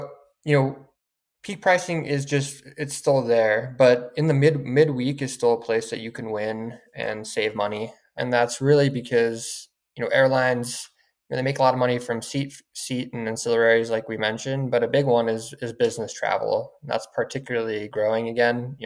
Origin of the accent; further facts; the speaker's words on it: San Diego, California, United States; So, you know, I grew up in San Diego